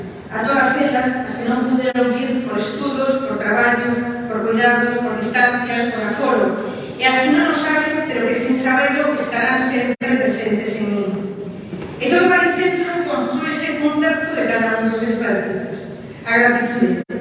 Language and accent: Galician; Galicia, Spain; Agradezo ao vicepresidente e á conselleira por entregarme esta gran honra como galega e científica.